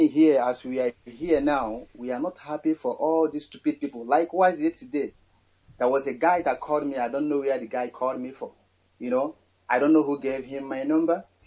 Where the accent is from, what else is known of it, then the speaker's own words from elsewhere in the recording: Umudioka, Imo, Nigeria; now in Madrid, Spain; I came from Umudioka, Amere, Oru East.